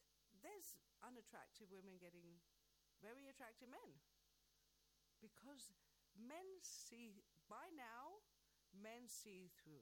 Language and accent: English; England, United Kingdom; I'm from England, and I live here